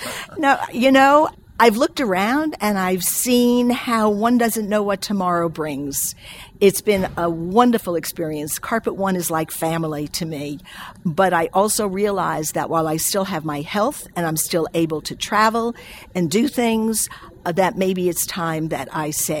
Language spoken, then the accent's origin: English; New York, United States; born there; now in Atlanta, United States; As you can tell by my accent, I am not a native Atlantan. I was born up in New York